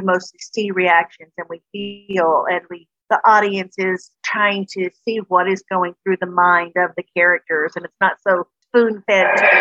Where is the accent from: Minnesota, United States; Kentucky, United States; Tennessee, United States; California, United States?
Kentucky, United States; She was growing up in Illinois and I was growing up in Kentucky. But we grew up in two very different worlds.